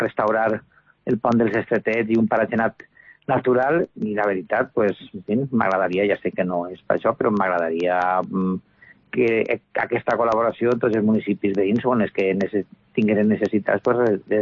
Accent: Vinaròs, Valencian Community, Spain; no podria ser el mateix si no sapiguérem que som veïns d'Alcanar, veïns d'Ulldecona, veïns de la Sénia

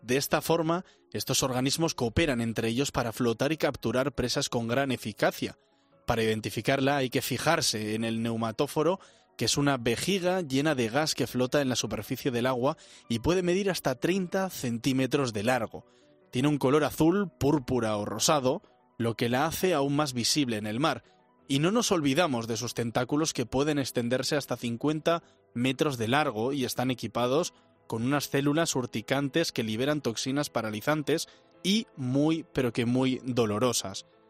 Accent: Bilbao, Basque Country, Spain; Por ejemplo, en mi tierra, en Bilbao, este verano se han producido varios avistamientos

